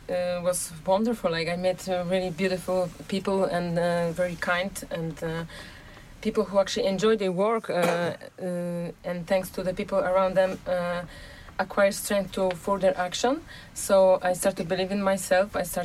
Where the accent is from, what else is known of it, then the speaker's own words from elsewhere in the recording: Poland; English is a second language; I'm from Poland.